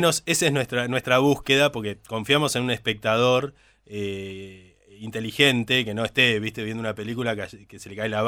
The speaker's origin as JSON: {"language": "Spanish", "town": "Villa Ballester", "region": "Buenos Aires Province", "country": "Argentina", "tie": "born there", "said": "Tengo 43 años. Yo nací en Villa Ballester"}